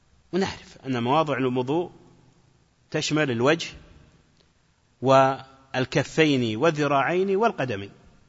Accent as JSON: {"language": "Arabic", "region": "Najd", "country": "Saudi Arabia", "said": "فيجعلون أحواضا صغيرة تسمى عندنا في نجد القرو"}